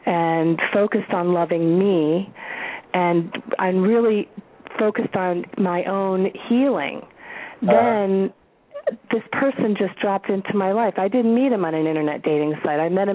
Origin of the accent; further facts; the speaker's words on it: Florida, United States; I'm from Florida.